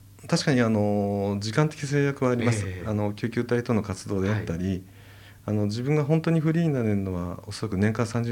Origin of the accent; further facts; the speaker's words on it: Tokyo, Japan; 僕ちょっと地元東京なんですけど